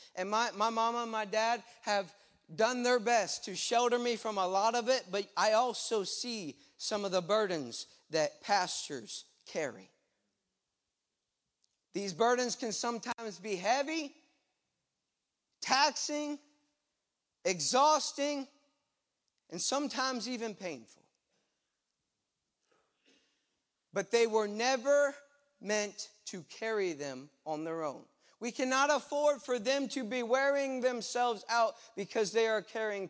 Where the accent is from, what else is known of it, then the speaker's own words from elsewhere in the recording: Zanesville, Ohio, United States; One around my city, my hometown city, Zanesville, and one around our state capital, Columbus